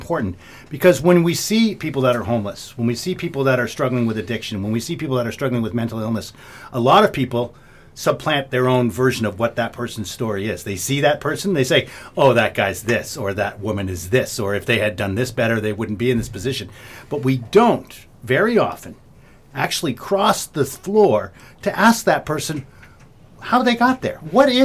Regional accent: Toronto, Ontario, Canada; now in Cobourg, Canada; Because, you know, as I say, I grew up in Toronto.

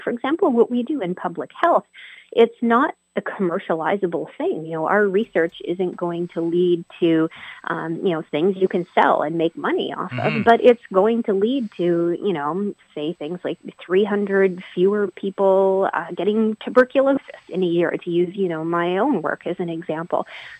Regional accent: Vancouver, British Columbia, Canada; growing up in Vancouver, we got a lot of the Seattle television stations.

